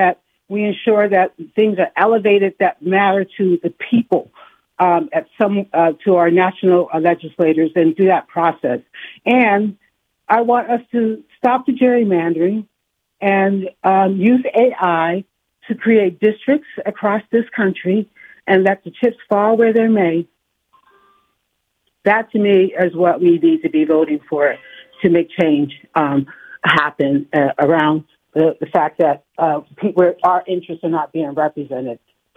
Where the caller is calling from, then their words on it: Takoma Park, Maryland, United States; I am calling from Tacoma Park.